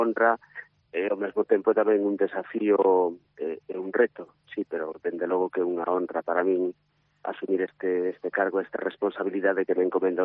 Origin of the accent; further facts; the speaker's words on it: Redondela, Galicia, Spain; eu son de Redondela, non? Pero a miña familia, a miña nai, Souto Maior, a miña familia máis inmediata, vive ali